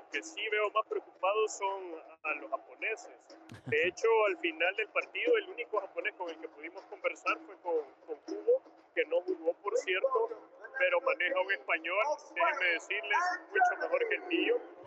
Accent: El Salvador; al decirles que yo era salvadoreño

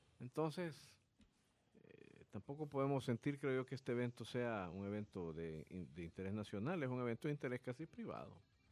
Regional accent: El Salvador; Tristemente somos salvadoreños

